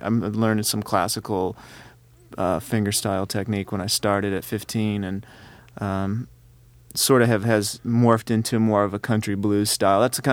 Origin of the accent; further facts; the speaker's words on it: Tennessee, United States; And I'm from Tennessee, and almost everybody there is a good guitar player.